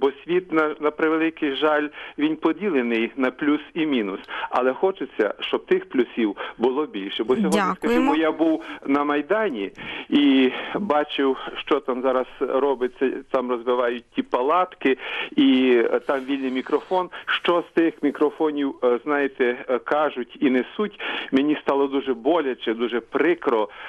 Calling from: Kyiv, Ukraine; also born or lived in Zaporizhzhia; я із Києва. І хочу сказати, що я 20 років мешкав на Запоріжжі

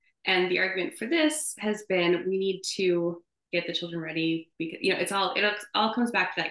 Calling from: California, United States; So I am reading this from California, where there's been a big push for universal pre-K, universal early childhood.

